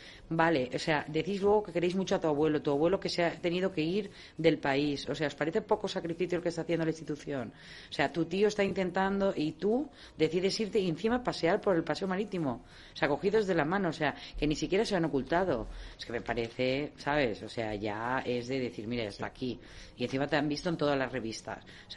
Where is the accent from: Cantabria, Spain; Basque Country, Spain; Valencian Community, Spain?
Valencian Community, Spain; Valencia; me hubiera encantado irme a Valencia, que soy valenciana